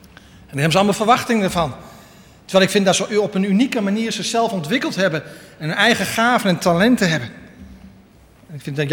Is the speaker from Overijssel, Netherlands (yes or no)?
yes; Westerhaar, Overijssel, Netherlands; En bij ons in Westerhaar heb je 3 familienamen die heel veel voorkomen.